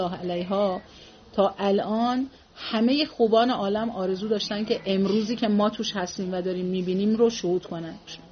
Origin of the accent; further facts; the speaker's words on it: Iran; به خاطر اینکه ما ایرانی هستیم و خیلی عزیزیم